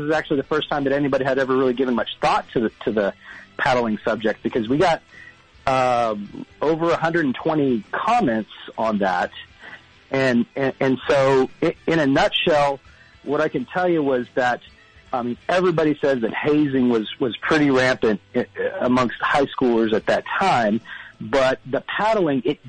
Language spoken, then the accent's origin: English; Corpus Christi, Texas, United States; My friends and I grew up down in South Texas in Corpus Christi.